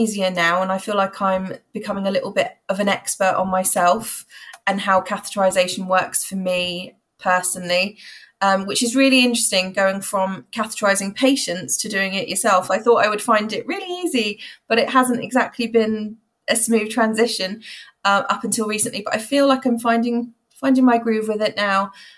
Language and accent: English; South East England, United Kingdom; I'm from Hampshire